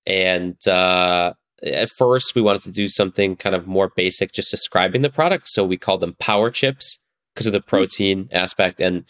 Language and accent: English; Illinois, United States; So I grew up in the northern suburbs of Chicago, and I'm still actually about to move out of my parents' house finally.